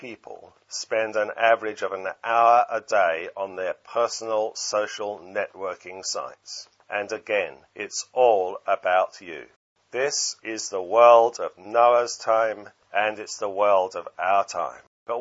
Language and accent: English; England, United Kingdom; I have to apologize for being an Englishman.